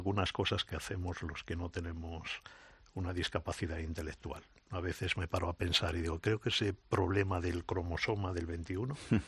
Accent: Galicia, Spain; Yo que soy de Galicia

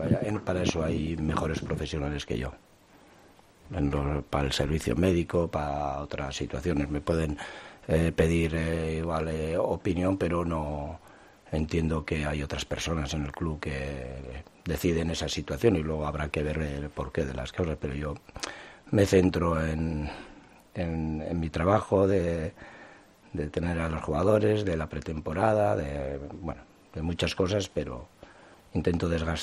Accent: Alicante, Valencian Community, Spain; Soy medio alicantino

